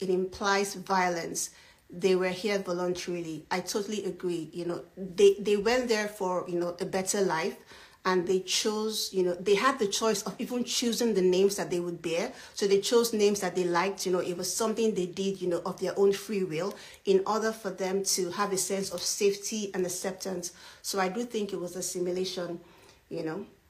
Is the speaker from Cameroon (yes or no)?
no; Nigeria; I'm Nigerian, and I know a lot of Nigerians go abroad a lot of times, and their Nigerian names sometimes are difficult for foreigners or people of the global north to pronounce.